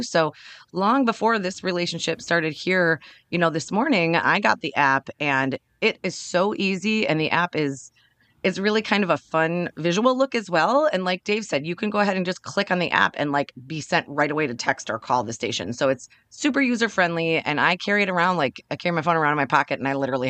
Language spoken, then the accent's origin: English; Madison, Wisconsin, United States; So I grew up in Madison.